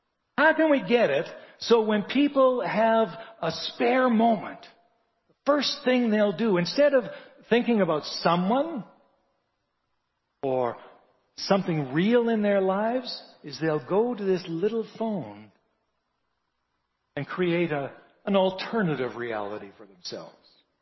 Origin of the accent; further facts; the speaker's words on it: Regina, Saskatchewan, Canada; now in Kelowna, Canada; I wanted to be a hockey player. I grew up in Regina.